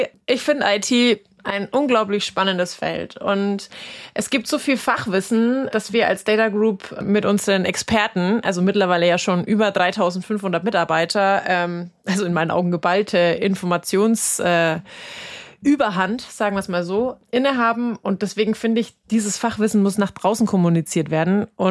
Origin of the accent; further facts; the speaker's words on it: Bavaria, Germany; born there; moved away as an adult; Ich komme auch gebürtig, wie man so schön sagt, aus dem Frankenland. Mich hat's dann auch nach dem Studium in den Norden verschlagen und wohne schon seit mittlerweile knapp 10 Jahren hier im Norden